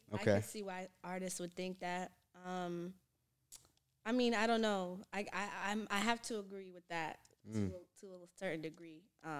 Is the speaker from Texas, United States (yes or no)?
no; Massachusetts, United States; they're not feeling me because I'm from Mass and, like, you know, the music scene is a little different here than maybe in D.C.